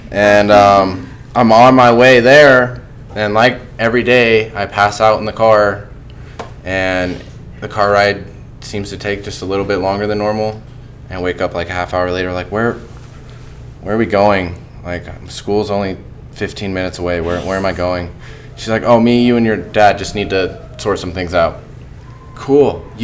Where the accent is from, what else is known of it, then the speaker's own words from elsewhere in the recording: Austin, Texas, United States; born there; I was born in Austin, Texas, January 1st, 1993, to my dad, Todd, and my mom, Jennifer, and I feel like I came from a very loving family.